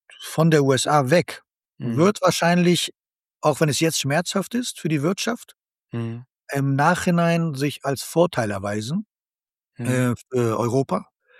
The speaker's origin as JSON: {"language": "German", "country": "Afghanistan", "said": "Ja, weiß ich bin Afghane, da im Krieg geboren"}